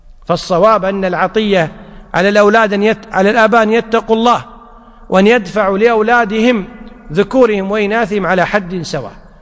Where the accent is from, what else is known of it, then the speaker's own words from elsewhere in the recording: Kuwait; حنا بالعامية عندنا بالكويت يقول هذه لك طول عمرك،